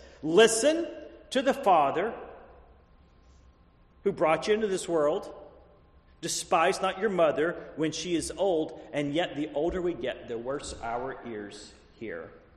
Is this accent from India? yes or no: no; Texas, United States; Growing up in East Texas, whenever I was getting into junior high, we would ride our bicycles all over.